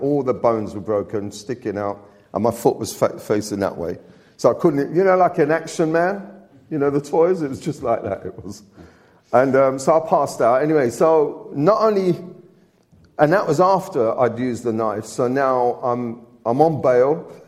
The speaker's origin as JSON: {"language": "English", "town": "Sheffield", "region": "Yorkshire and the Humber", "country": "United Kingdom", "tie": "born there", "said": "you know, I was born in Sheffield."}